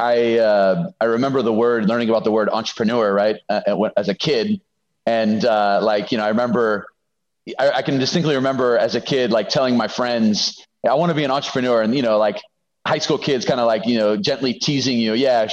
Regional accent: California, United States; Like you said, I'm from California, and I drove from California to Costa Rica

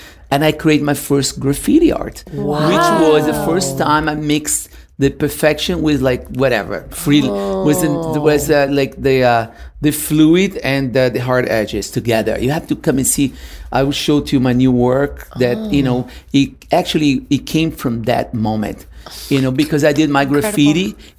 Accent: Brazil; me growing up in Brazil where there was chaos everywhere.

